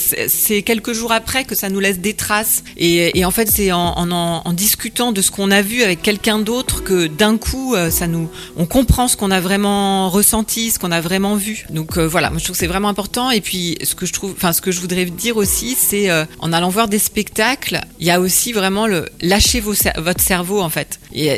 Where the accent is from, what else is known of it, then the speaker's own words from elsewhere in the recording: Grand Est, France; donc je suis originaire des Ardennes